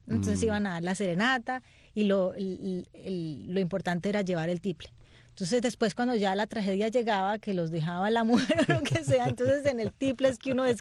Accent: Armenia, Quindío, Colombia; born there; Gracias a Dios, nací pues en Armenia

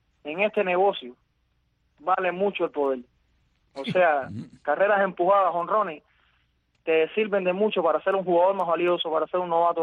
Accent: Remedios, Villa Clara, Cuba; No, yo soy de aquí, de Remedio, centro de la isla.

